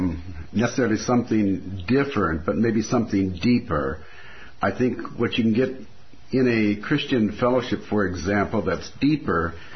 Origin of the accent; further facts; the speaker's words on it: Minnesota, United States; moved away; I grew up in Minnesota and moved to California quite a few years ago